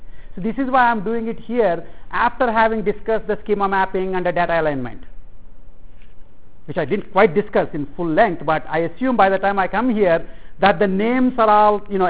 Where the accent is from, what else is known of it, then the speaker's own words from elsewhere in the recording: India; you know, I'm from India, so I can outsource.